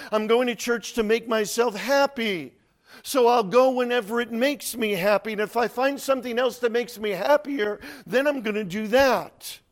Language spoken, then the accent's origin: English; Connecticut, United States; I was born and raised in Connecticut. It's not a big state. You could almost walk it.